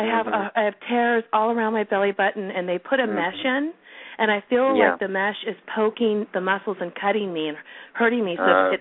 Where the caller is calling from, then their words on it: California, United States; I'm calling from California.